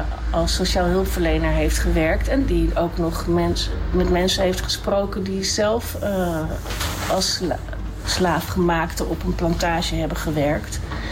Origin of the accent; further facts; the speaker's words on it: Netherlands; Ik ben Nederlandse en ik ben niet per se zelf verantwoordelijk daarvoor.